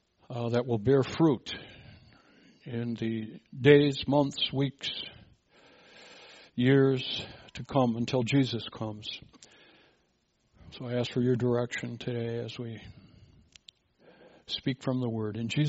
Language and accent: English; Minneapolis, Minnesota, United States; I suppose Minneapolis might be a close second, my hometown, the city of lakes, all these beautiful trails around the lakes.